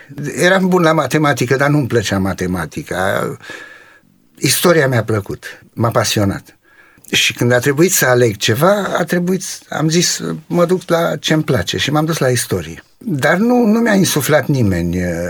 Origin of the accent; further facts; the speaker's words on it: Romania; born there; also born or lived in Israel; now in England; familie de evrei, tata s-a născut la Soroca în Basarabia, mama la Bacău, eu m-am născut în România, după aceea am emigrat în Israel și de acolo în Anglia.